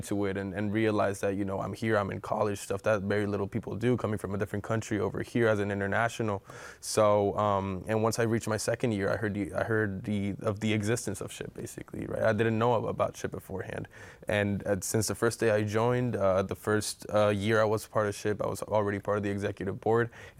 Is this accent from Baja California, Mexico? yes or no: yes; Tijuana, Baja California, Mexico; moved away as an adult; now in San Diego, United States; I'm originally from Tijuana, Mexico, right? And I moved to San Diego for college.